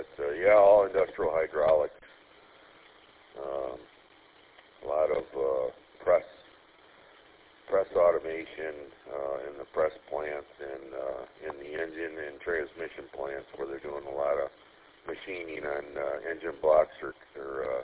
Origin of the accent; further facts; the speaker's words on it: Grand Blanc, Michigan, United States; also born or lived in Flint; Born and raised in Grand Blanc. Well, born in Flint, but raised in Grand Blanc all my life.